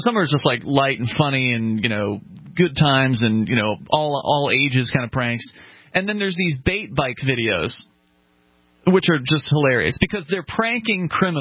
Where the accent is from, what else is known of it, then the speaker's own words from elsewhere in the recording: Florida, United States; when I was growing up in Florida, in the suburbs, there was, like, obvious neighborhoods, so they have walls around them